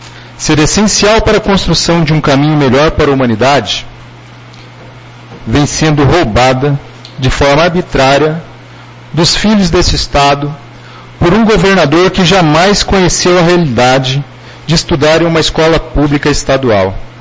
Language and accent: Portuguese; Londrina, Paraná, Brazil; born there; Nasci em Londrina, mas me considero filho dessa terra, pois cheguei aqui antes mesmo de completar meus 3 anos de idade.